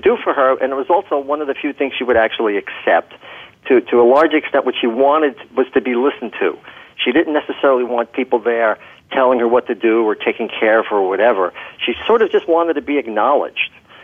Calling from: Millburn, New Jersey, United States; Yeah, between the Short Hills Mall and Newark Airport is Milburn, New Jersey.

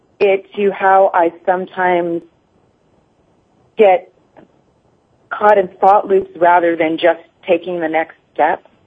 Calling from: Yonkers, New York, United States; I'm calling from Yonkers, New York.

